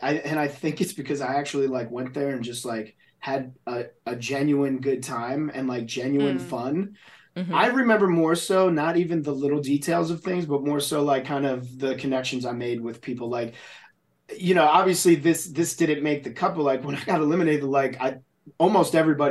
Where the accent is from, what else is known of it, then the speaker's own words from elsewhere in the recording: New Jersey, United States; growing up in New Jersey, like there's, you know, it's tough, right?